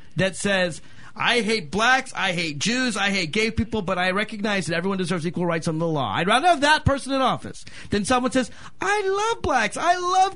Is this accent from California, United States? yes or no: no; Virginia, United States; Because I hold Maryland to a higher standard than even my home state of Virginia.